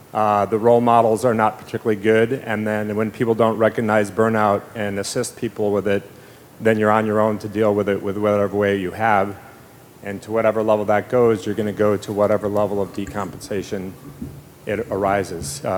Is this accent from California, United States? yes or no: yes; San Diego, California, United States; I'm a surgeon from San Diego